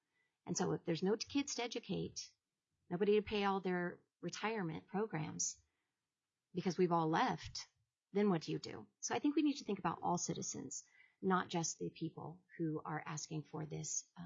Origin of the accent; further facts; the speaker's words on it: Anchorage, Alaska, United States; I am from Anchorage, and I'm grateful to be here.